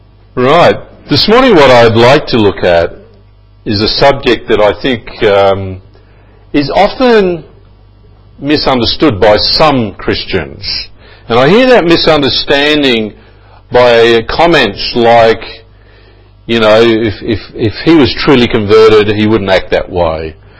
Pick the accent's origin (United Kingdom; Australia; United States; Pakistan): Australia; Adelaide, South Australia; When I was a boy growing up in Adelaide